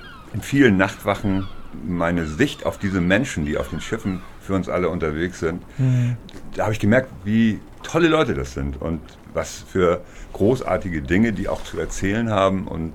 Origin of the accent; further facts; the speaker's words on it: Lower Saxony, Germany; als Ostfriese